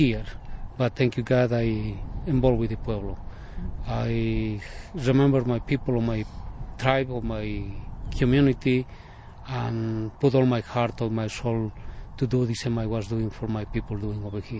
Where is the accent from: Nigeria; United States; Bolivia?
Bolivia; I'm from South America. Bolivia is my home. I'm part of the Quechua Indian people, or the Inca people